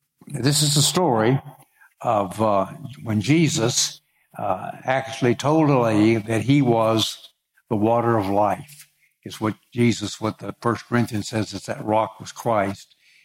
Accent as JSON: {"language": "English", "region": "the South", "country": "United States", "accent": "Southern", "said": "And, of course, I can't help my accent."}